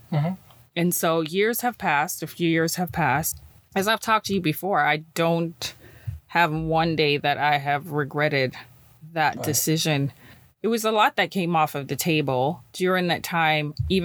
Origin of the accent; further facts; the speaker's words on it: Jamaica; as a Jamaican woman, as a Black woman, and my beautiful baby girl